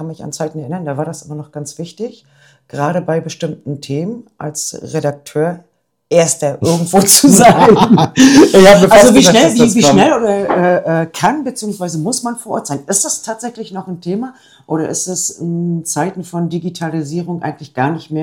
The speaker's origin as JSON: {"language": "German", "town": "Greifswald", "region": "Mecklenburg-Vorpommern", "country": "Germany", "said": "ich komme ja nur aus Greifswald"}